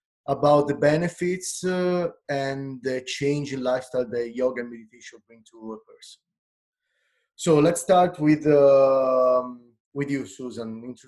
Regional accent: Italy; now in Canada; I'm streaming from Canada, although I'm not Canadian. I'm from Italy. I happen to work here in Canada.

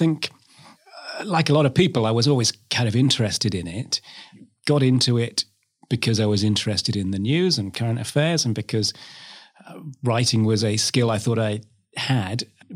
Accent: Poole, South West England, United Kingdom; Born in Poole, yeah. Okay. Yeah, absolutely. So, so I was born in Whatley Close in the near Poole Quay, and this has always been kind of my base, really.

